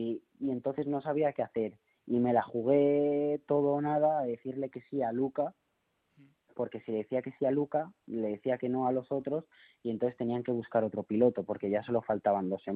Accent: Madrid, Community of Madrid, Spain; now in Valencia, Spain; yo realmente soy de Madrid centro y voy a veranear y demás a Los Molinos. Lo que pasa es que ahora estoy viviendo en Valencia y de hecho desde que me fui a vivir a Valencia

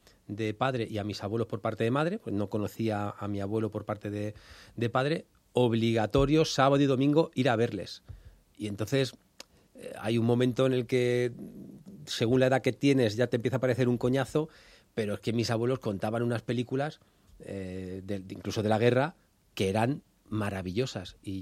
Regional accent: Leganés, Community of Madrid, Spain; En Leganés. Bueno, mi pueblo es que es Leganés. Yo soy pepinero de nacimiento.

